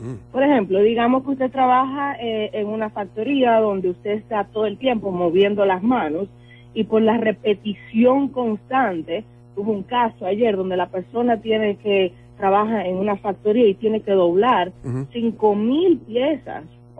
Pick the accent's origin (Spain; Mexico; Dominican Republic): Dominican Republic; moved away as an adult; yo soy dominicana, nacida y criada en la República Dominicana y me mudé aquí hace aproximadamente 17 años.